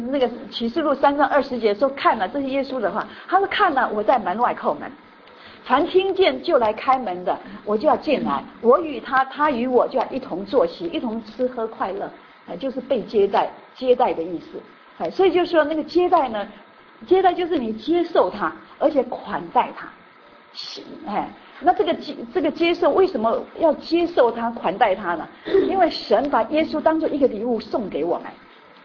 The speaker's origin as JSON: {"language": "Chinese", "country": "China", "said": "那犹太人取名字跟我们中国人一样有意义"}